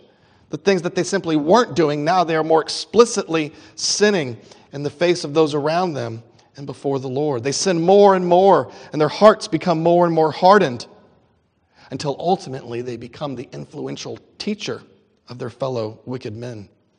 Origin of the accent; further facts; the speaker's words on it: Texas, United States; maybe being American or being a Texan, we don't like rules.